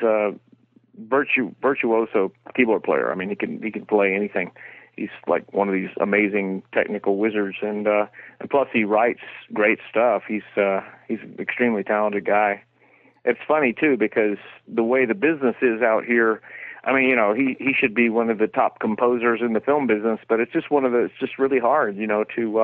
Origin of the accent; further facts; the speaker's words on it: Florida, United States; also born or lived in Colorado; now in Los Angeles, United States; I grew up in Florida and played, you know, in nightclubs in the Southeast and toured around, and later joined a recording group in Colorado, spent a couple of years there, and then we got signed and came to L.A., and I've been here ever since.